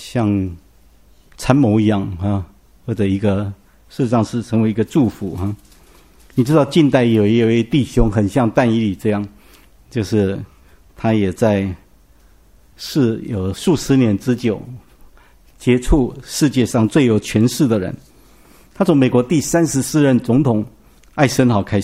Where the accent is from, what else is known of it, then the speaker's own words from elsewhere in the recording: Taiwan; 我们台湾人不太喜欢尼克森，中国人比较喜欢。